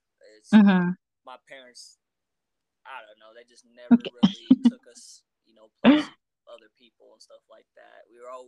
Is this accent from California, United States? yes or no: no; Salt Lake City, Utah, United States; also born or lived in Kenya; So I was originally born in Kenya, but I grew up in, we can say per se, Utah, Salt Lake City, Utah.